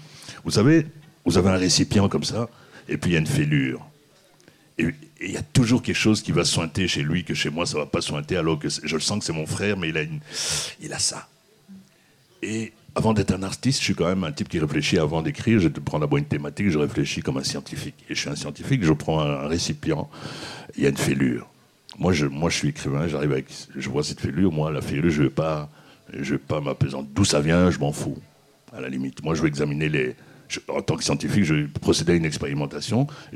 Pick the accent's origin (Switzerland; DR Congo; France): DR Congo; Et j'ai pris le Maroc, moi, en tant que Congolais.